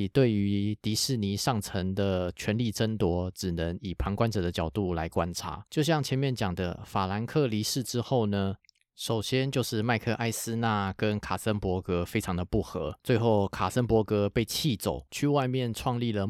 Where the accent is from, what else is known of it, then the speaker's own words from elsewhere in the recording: Taiwan; 用我们台湾人比较能够理解的方式